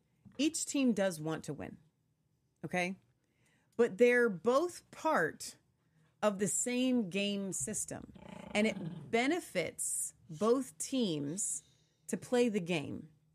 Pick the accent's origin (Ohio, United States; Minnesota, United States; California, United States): Ohio, United States; Cincinnati; we're from Cincinnati and the big thing is, you know, the Pittsburgh Steelers versus the Bengals.